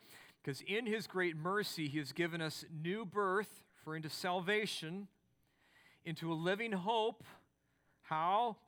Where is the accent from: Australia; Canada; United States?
Canada; I have to come to the realization that I am a Canadian.